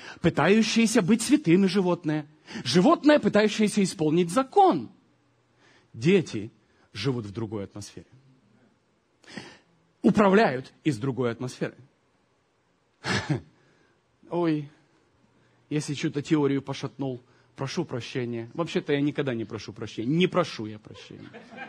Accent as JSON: {"language": "Russian", "country": "Ukraine", "tie": "born there", "said": "Я родился на Украине."}